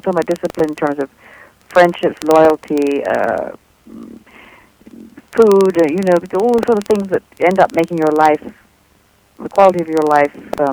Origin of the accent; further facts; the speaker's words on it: England, United Kingdom; moved away as an adult; now in Los Angeles, United States; I grew up in England.